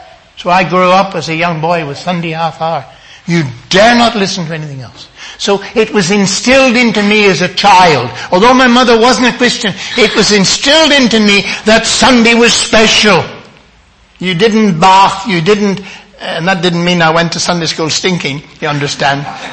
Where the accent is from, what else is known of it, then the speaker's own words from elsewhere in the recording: Ireland; When I was growing up in Ireland on the farm, a small farm, you know